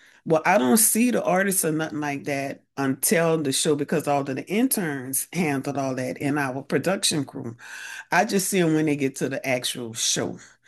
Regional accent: California, United States; I said, "Of course not. I'm from California."

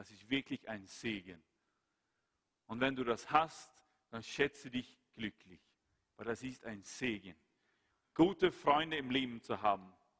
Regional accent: Sweden; German is a second language; In Schweden, mein Heimatland

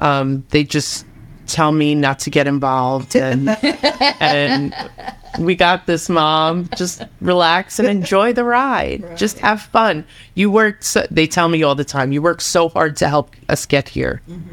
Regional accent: New York, United States; I'm a New Yorker.

